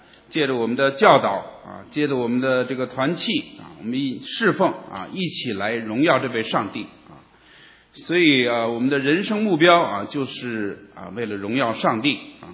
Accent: Beijing, China; 这个我们北京人这个打招呼一早上就问吃了

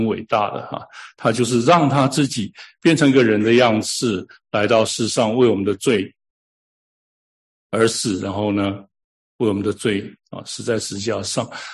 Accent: United States; 我是美国人，我就要遵守美国法律

